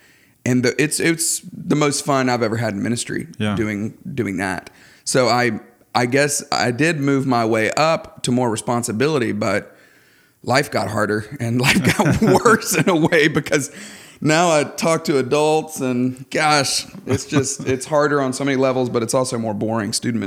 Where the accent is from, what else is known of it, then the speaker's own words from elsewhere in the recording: Tuscaloosa, Alabama, United States; now in Atlanta, United States; So I'm an Alabamian. I grew up in Tuscaloosa.